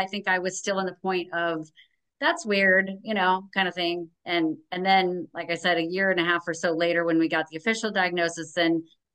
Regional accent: Iowa, United States; I grew up in Iowa, so I'm a Midwesterner, and then moved around the country and ended up in the last year in Arizona.

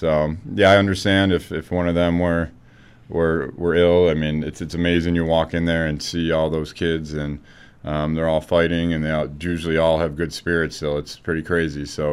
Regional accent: Amherst, United States; Yeah, I mean, growing up, we grew up in Amherst. We were fortunate.

